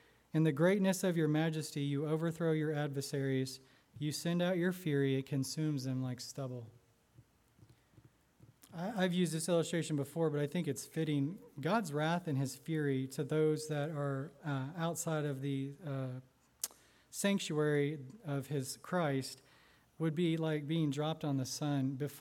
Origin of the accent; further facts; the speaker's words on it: California, United States; I came from Southern California, and we woke up sometimes in the middle of the night, the whole house is shaking, breaking apart, stuff's falling everywhere.